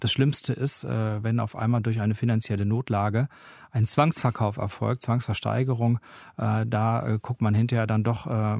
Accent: North Rhine-Westphalia, Germany; ich komme zum Beispiel aus Westfalen, am Rand des Sauerlands.

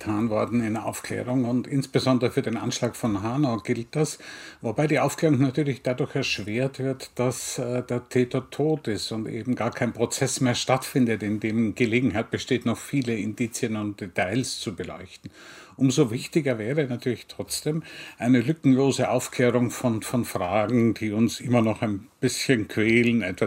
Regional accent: Vienna, Austria; Zur Zeit des Lockdowns in Wien, in meiner Heimatstadt, waren die Buchhandlungen geschlossen

